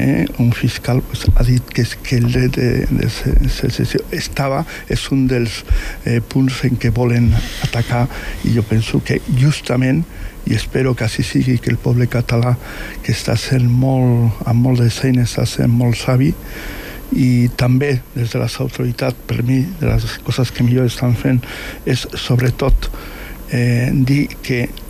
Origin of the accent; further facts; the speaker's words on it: Basque Country, Spain; Jo, tal com has dit, soc de procedència basca, soc basc, i no soc català.